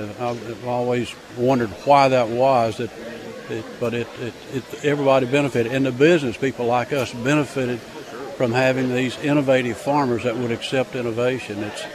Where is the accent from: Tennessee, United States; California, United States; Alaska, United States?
Tennessee, United States; Bumpus Mills; I grew up in Bumps Mills, Tennessee, not too far from here. That's still home.